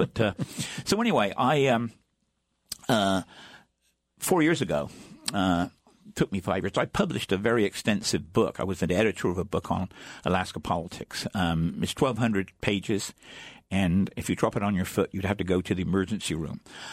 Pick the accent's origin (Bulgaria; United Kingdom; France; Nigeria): United Kingdom; England; moved away as an adult; now in United States; I'm from England originally, but I came to the United States to go to school in Washington, D.C., and I was an intern in Congress.